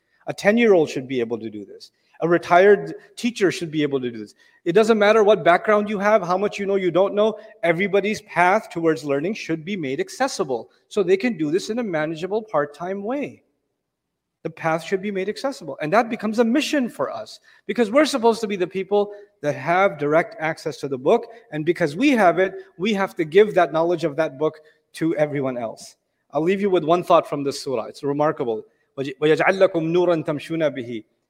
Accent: Pakistan; Like, I come from Pakistan. My origin is Pakistan.

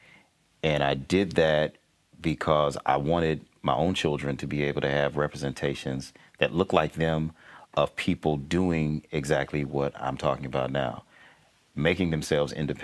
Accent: Illinois, United States; I was born and raised in Illinois.

